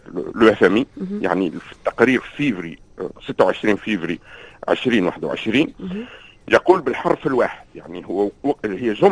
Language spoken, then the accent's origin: Arabic; Tunisia; now in Canada; كتونسي كرجل اقتصاد ندرس في تقييم السياسات في كندا